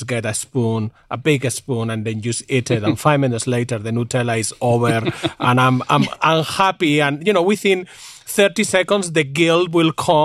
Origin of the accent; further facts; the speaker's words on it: Spain; I grew up in Spain, basically